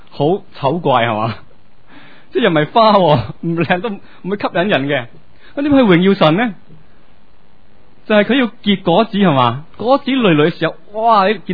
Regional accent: Hong Kong; 我哋香港人有冇咩代表嘅树噶？

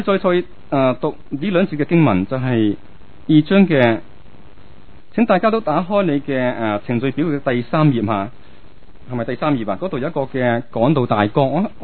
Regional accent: China; 即是我们中国人呢阴阳是要平衡要整全

